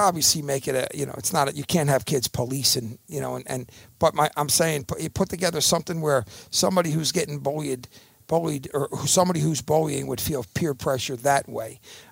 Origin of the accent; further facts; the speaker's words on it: Philadelphia, Pennsylvania, United States; I grew up in East Falls. Okay. And I live in East Falls still, but when we got married first, my wife and I moved out to the Northeast